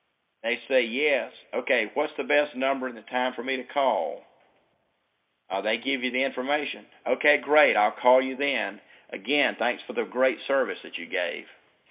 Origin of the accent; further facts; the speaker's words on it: South Carolina, United States; I'm a surfer. I grew up surfing down in South Carolina.